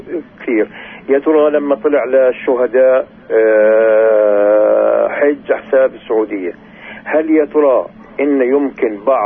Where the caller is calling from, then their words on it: Jerusalem, West Bank, Palestine